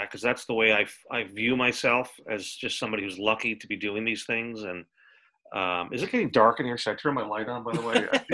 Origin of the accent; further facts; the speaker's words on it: Fairfield, Connecticut, United States; I'm from Fairfield, Connecticut, and I, you know, like I said, my first real job out of college is in Greenwich, so I've got a lot of history there.